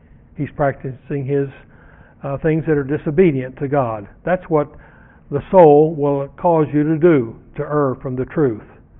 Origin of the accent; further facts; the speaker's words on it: Texas, United States; And unfortunately, I'm from Texas.